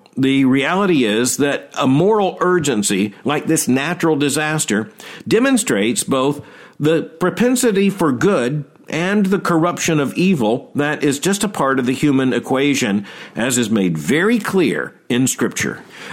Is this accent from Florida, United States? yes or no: yes; Florida, United States; Now, when I was a boy growing up in Florida